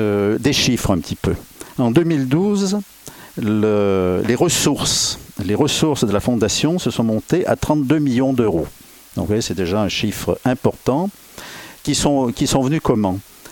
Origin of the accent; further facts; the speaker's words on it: Grenoble, Auvergne-Rhône-Alpes, France; born there; je suis né à Grenoble il y a déjà nombreuses décennies.